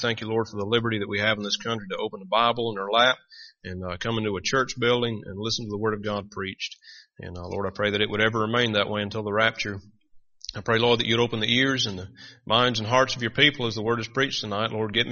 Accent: Northern Ireland, United Kingdom; Northern Ireland, I am the bottom end of a lot of jokes because of my accent.

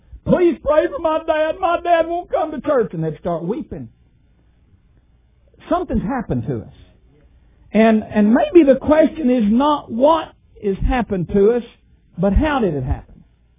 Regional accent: Alabama, United States; When I grew up in Alabama, when Bear Bryant was big, I was taught that on the eighth day, God created the Crimson Tide.

